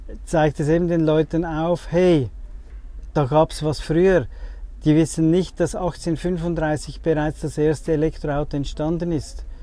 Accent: Zurich, Switzerland; Ich komme aus Zürich, in der Schweiz.

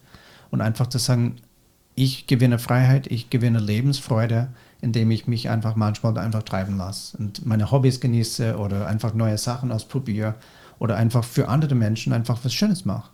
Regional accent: United States; now in Germany

